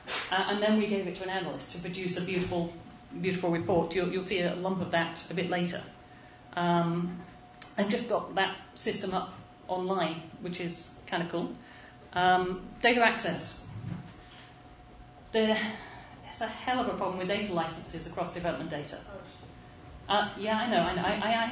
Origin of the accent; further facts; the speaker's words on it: United Kingdom; I'm British, I understate.